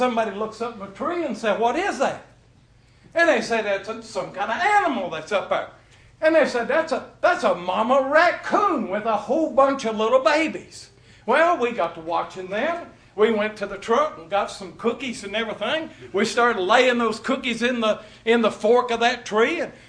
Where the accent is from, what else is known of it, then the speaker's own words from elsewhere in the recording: Lubbock, Texas, United States; When I was a young boy, I was born and raised in Lubbock, Texas.